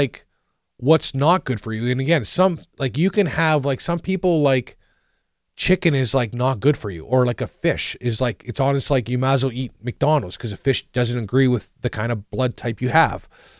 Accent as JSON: {"language": "English", "country": "Canada", "said": "I am Canadian, but I still like my son loves"}